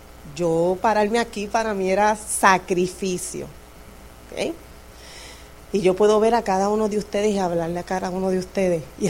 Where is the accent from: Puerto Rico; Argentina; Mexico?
Puerto Rico; Pues el que si es alguien de Puerto Rico, yo vengo de un residencial público. Un residencial público en mi país, pues es gente de escasos recursos o ninguno, que te dan un apartamento.